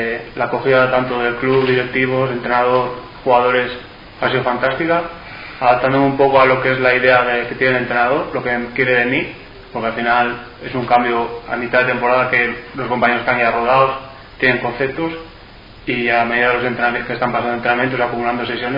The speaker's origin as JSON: {"language": "Spanish", "town": "Torrelavega", "region": "Cantabria", "country": "Spain", "said": "yo vengo de Torrelavega, que está en Cantabria, ya sabes que en el norte los inviernos son duros"}